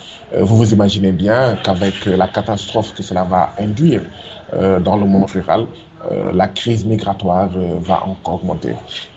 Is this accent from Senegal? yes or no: yes; Senegal; Pour ce qui concerne l'Afrique de l'Ouest, puisque je suis du Sénégal